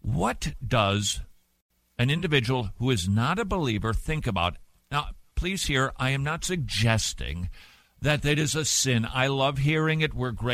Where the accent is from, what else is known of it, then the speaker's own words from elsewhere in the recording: Atlanta, Georgia, United States; was interested, of course, to tune into what used to be my hometown team because I don't get enough disappointment with the Atlanta Falcons.